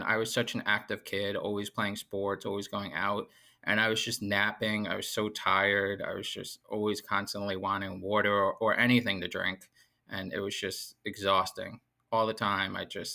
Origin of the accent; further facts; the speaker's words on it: Long Island, New York, United States; I am 34 years old. I am born and raised on Long Island.